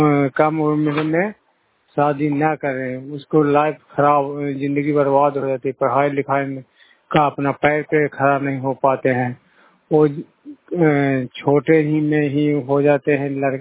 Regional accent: Bihar, India; मैं नालंदा जिला के रहने वाले हैं, गुरायपुर पंचायत के निवासी हूँ।

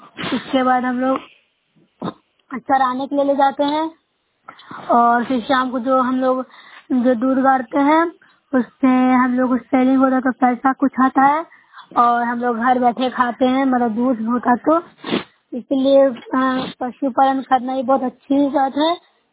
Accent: Bihar, India; मैं नूसरे प्रखंड से हूँ, जिला नालंदा से हूँ।

